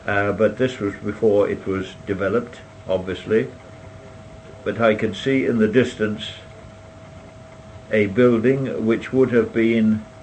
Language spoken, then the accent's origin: English; Dersingham, East of England, United Kingdom; born there; I was born in Dersingham.